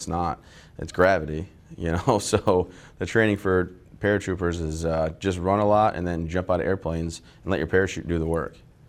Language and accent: English; Vassar, Michigan, United States; I am from Vassar, Michigan, born and raised in a small town right outside of Saginaw and Flint area.